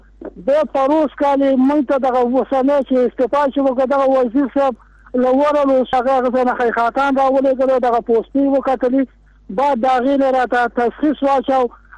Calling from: Kunar, Afghanistan; ما د کونړ نه ټلیفون کړي دی.

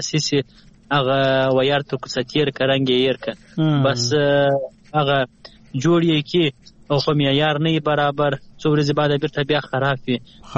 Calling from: Kandahar, Afghanistan; د قندهار سره په لای کې

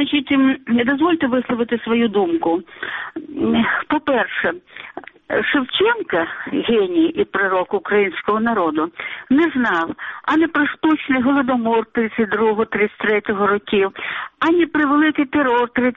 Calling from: Kyiv, Ukraine

